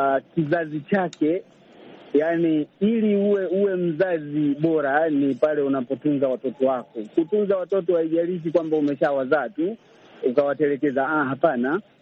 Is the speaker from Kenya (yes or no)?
no; Chato, Geita, Tanzania; mimi natokea Chato, Tanzania.